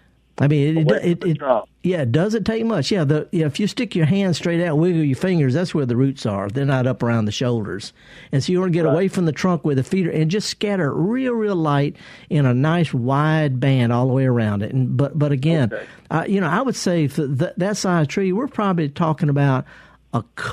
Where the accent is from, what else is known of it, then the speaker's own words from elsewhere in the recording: Pecan Grove, Texas, United States; And keep in mind, I was raised in Pecan Grove.